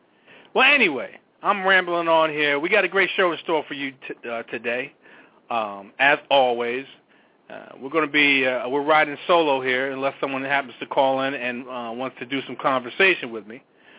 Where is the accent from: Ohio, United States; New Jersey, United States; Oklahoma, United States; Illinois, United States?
New Jersey, United States; Unfortunately, in my home state of New Jersey, on the New Jersey Turnpike